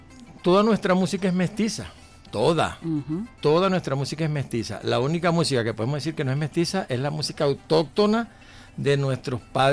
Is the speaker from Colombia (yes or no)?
no; El Tigre, Anzoátegui, Venezuela; por allá donde yo me crié, en el Tigre, en esas sabanas